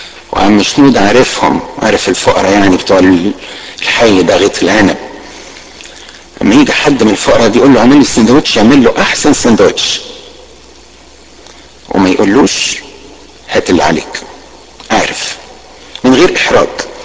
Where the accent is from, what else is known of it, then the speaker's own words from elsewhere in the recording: Alexandria, Alexandria Governorate, Egypt; اذكر واحد كان عندنا في اسكندريه